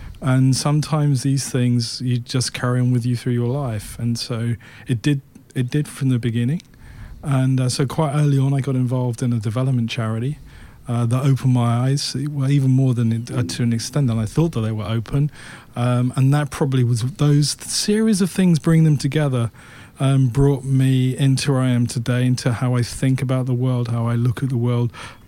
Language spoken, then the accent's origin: English; London, United Kingdom; growing up in London, probably felt a bit of an outsider.